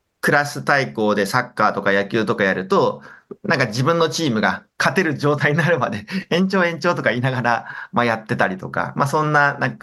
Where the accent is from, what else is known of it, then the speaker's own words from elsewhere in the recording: Yokohama, Kanagawa, Japan; 生まれも育ちも神奈川県横浜市で、はい、生まれ育ちました。